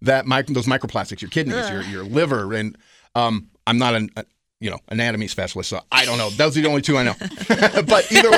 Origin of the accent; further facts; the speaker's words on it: Oregon, United States; I grew up in Crater Lake's background, in the backyard of Crater Lake.